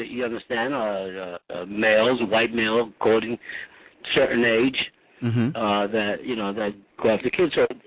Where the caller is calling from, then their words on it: Philadelphia, Pennsylvania, United States; I'm calling from Philadelphia.